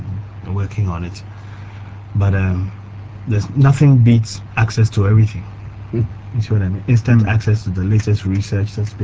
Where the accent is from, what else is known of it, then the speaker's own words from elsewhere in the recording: Ghana; Summarize as a Ghanaian on the areas where I think the internet would help us the most in Ghana, given our state of development.